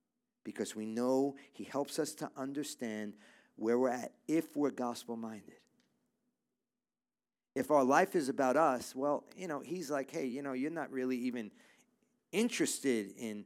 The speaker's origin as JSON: {"language": "English", "town": "Brooklyn", "region": "New York", "country": "United States", "said": "that's not manly, and I'm from Brooklyn."}